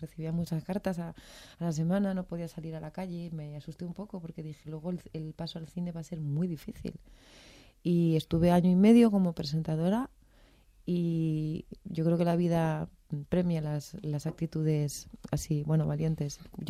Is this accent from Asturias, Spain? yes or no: yes; Asturias, Spain; now in Madrid, Spain; Soy asturiana, dije, mamá, quiero ser artista, terminé bachillerato y me vine a estudiar arte dramático.